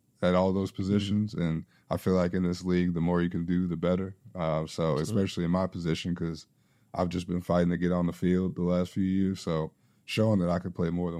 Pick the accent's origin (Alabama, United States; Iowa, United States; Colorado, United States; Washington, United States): Colorado, United States; I come from Colorado